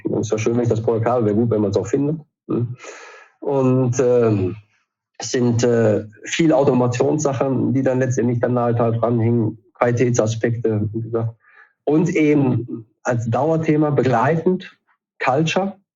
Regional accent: North Rhine-Westphalia, Germany; Als Westfale würde ich naturgemäß nie herausstellen, was ich besonders gut kann.

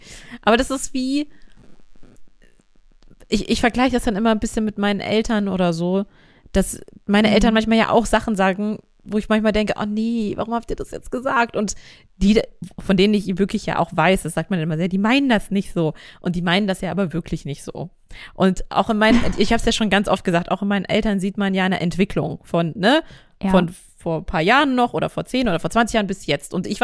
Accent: East Germany, Germany; ich komme doch aus dem Osten, da guckt man MDR.

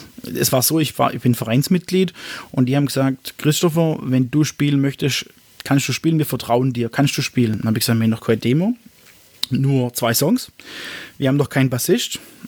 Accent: Ochsenburg, Baden-Württemberg, Germany; von dem Ort, wo ich herkomme, aus Ochsenburg.

